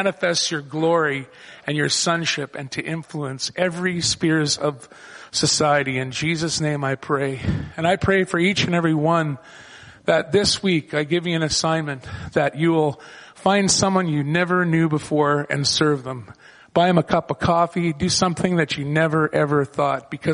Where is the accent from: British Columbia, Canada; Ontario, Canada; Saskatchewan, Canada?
Saskatchewan, Canada; Regina; We're from Regina, Saskatchewan, and we're transitioning right now.